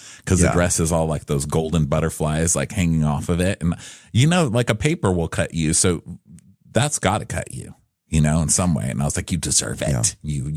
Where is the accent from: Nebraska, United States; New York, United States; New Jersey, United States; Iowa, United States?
New York, United States; The Hamptons is home for me. Like, I'm from New York. It's literally my happiest place.